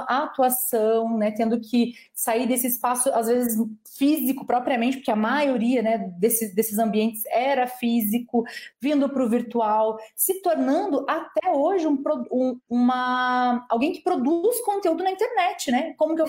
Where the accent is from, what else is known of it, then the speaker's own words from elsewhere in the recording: Brazil; nós também, mesmo como brasileiros, nós gostamos muito de experimentar